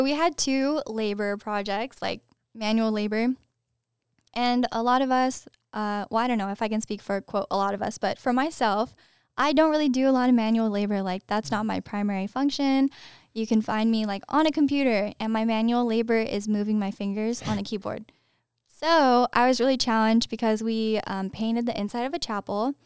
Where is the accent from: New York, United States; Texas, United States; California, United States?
California, United States; we're from California. We came super far to see y'all.